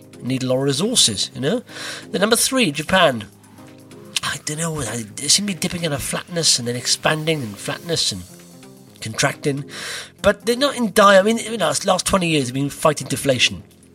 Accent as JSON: {"language": "English", "region": "Wales", "country": "United Kingdom", "said": "I'm from Wales"}